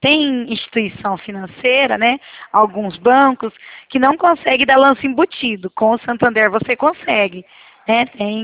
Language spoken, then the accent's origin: Portuguese; Presidente Prudente, São Paulo, Brazil; essa casa que eu comprei aqui. Aqui em Prudente, que eu sou de Presidente Prudente, né?